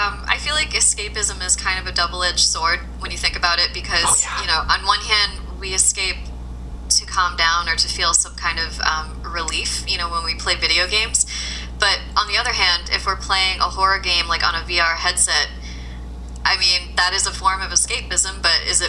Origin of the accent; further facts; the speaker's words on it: New England, United States; I grew up in New England, mm-hmm. and I live here currently.